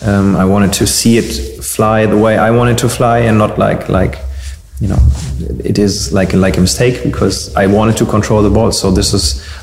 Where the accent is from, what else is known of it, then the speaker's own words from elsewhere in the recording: Dortmund, North Rhine-Westphalia, Germany; Well, I come from Dortmund and I grew up in Dortmund.